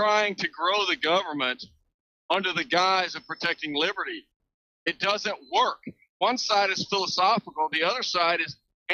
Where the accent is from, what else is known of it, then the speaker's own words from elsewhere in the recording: Texas, United States; I don't care. I'm a Texan.